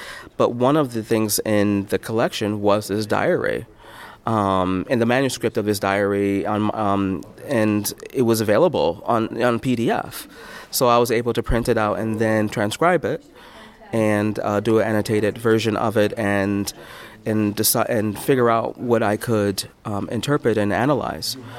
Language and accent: English; Rochester, New York, United States; Well, first of all, I came from Rochester, New York, and so Frederick Douglass was there for the majority of his adult life